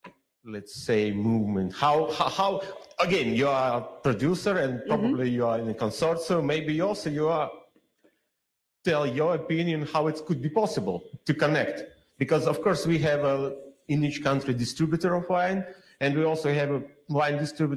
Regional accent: Latvia; I'm from Latvia. I'm Italian wine ambassador.

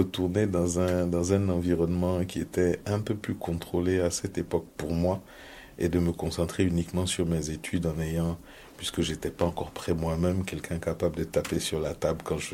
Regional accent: Côte d’Ivoire; moved away as an adult; now in France; je suis parti, j'ai quitté la Côte d'Ivoire pour aller à Angers. À la fac de droit.

